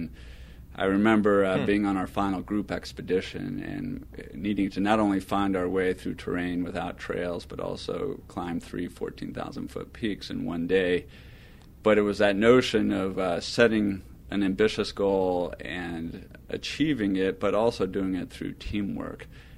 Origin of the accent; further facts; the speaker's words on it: Oklahoma, United States; Well, I grew up in Oklahoma. My father was in the energy business, and my mother was a state legislator.